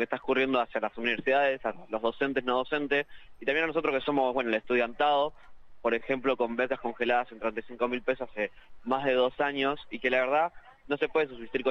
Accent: Chascomús, Buenos Aires Province, Argentina; now in La Plata, Argentina; Soy de la ciudad de Chascomús. Tuve la oportunidad de poder venir acá, ya que en mi ciudad no hay tantas universidades

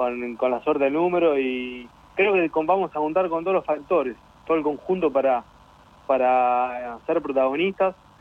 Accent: Chivilcoy, Buenos Aires Province, Argentina; soy de Chivilcoy, tengo 27 años.

